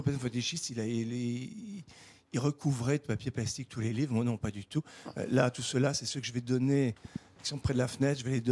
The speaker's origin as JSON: {"language": "French", "town": "Vannes", "region": "Brittany", "country": "France", "said": "On est de Vannes, et on a acheté une maison à l'île aux Moines en 1890, donc ça fait 6 générations qu'on s'y succède."}